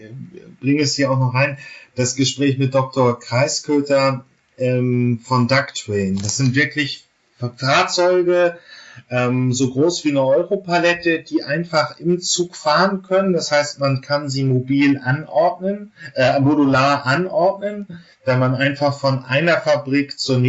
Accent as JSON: {"language": "German", "country": "Germany", "said": "Aber da muss ich jetzt natürlich als Deutscher dann wirklich immer noch dieses Standardargument bringen."}